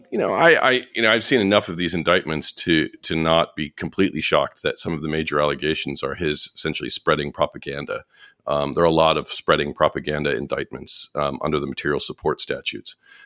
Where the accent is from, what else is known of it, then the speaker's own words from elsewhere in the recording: New York, United States; and particularly as a New Yorker.